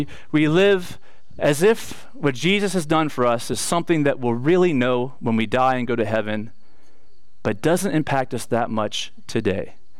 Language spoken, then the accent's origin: English; Florida, United States; I'm from Florida, and it didn't seem very reclusive, but I guess it depends on what part of the state you live in.